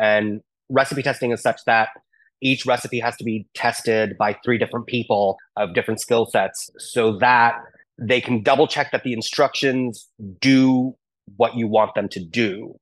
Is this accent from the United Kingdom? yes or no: no; South India, India; I'm from South India. So our main meal is rice